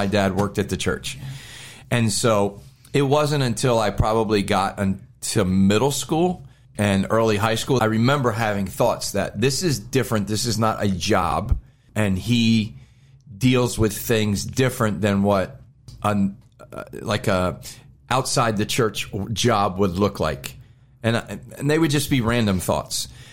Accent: New Jersey, United States; also born or lived in Baltimore; So I was born in Baltimore, Maryland. I don't remember that part of the journey. I do remember being a young kid in South Jersey.

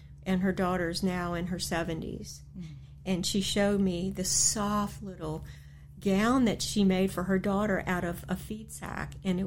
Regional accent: Elkton, United States; when I was a kid, and I grew up near Elkton, there was Elkton Milling Company.

